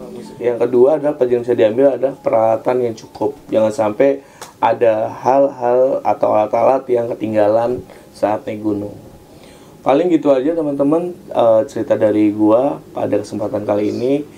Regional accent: Yogyakarta, Special Region of Yogyakarta, Indonesia; ke kampung gue aja yuk di Jogja.

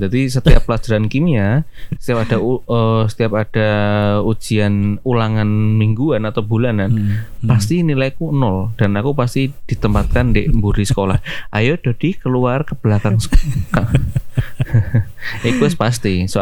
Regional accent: Madiun, East Java, Indonesia; Nah, di daerahku, di Madiun ya terutama.

